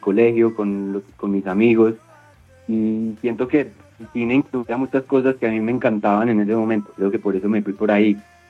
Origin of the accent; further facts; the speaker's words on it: Manizales, Caldas, Colombia; Yo cuando venía a Manizales, yo soy de Manizales, cuando venía a vacaciones